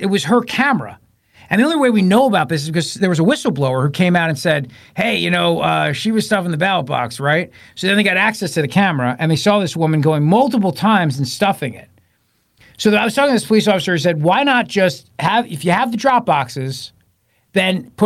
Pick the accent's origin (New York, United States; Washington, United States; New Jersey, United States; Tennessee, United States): New Jersey, United States; Listen, I grew up in Jersey politics. I know cheating.